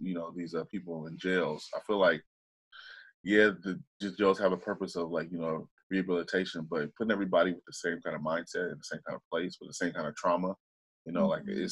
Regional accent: Portland, Oregon, United States; because I grew up in Portland, but when I grew up in Portland, it was pre like before, like, you know, we pushed people out

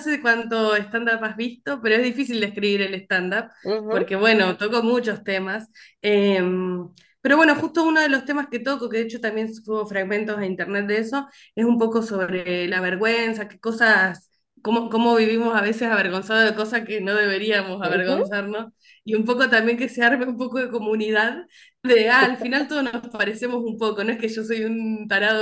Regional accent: Santa Fe, Argentina; born there; now in Buenos Aires, Argentina; yo en el Facebook tengo puesta Deseres Santa Fe, que es donde nací, y dice, vive en Buenos Aires.

